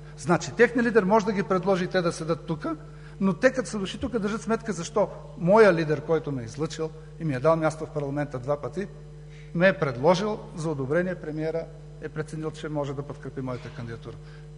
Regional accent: Pernik, Pernik Province, Bulgaria; аз съм роден в Перник. Казаха, той не е ходил, не. А до сега съм роден там. Аз там съм живял. Димова махала, Бели брег, Рудничар, Бела вода. Аз съм ходил, дядо ми е от Перник, от село Лобош. Аз съм живял в село Лобош при баба си и дядо си.

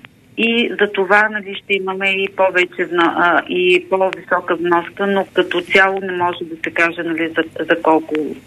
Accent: Ruse, Ruse Province, Bulgaria; Аз съм от Русе и твърдя, че този път Русе-Велико Търново е изключително опасен.

